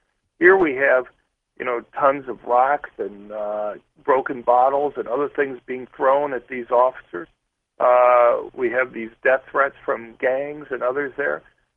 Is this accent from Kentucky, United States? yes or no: no; Detroit, Michigan, United States; I grew up in Detroit.